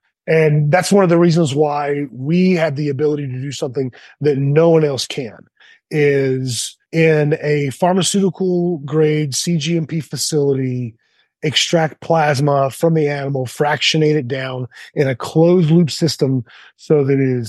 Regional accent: the South, United States; I love cheesecake and fried foods, being, you know, born and raised in the South.

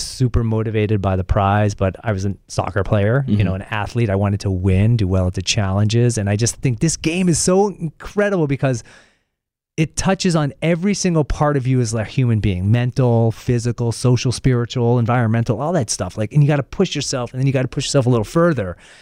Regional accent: Lexington, Massachusetts, United States; now in New Hampshire, United States; I grew up outside Boston, a place called Lexington, Massachusetts, but now I'm currently living in New Hampshire.

